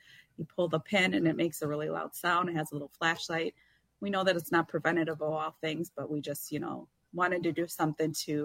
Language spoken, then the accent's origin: English; Saint Paul, Minnesota, United States; I'm going to be back in my hometown on the west side of St. Paul